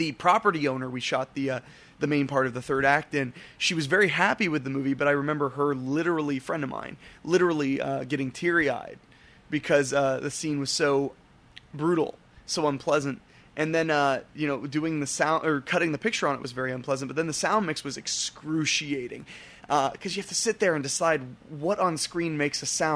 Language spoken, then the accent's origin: English; Dayton, Ohio, United States; So basically what I've learned is that in my hometown in Dayton, if you hand it to people and you show them, hey, we have something cool, they respond readily.